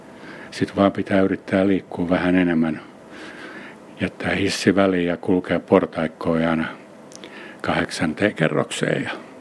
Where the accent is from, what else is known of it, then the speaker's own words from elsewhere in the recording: Lapland, Finland; Varmaan niin on meillä Lapissa tietenkin, kun on, ei ole kaupungin valoja siinä mukana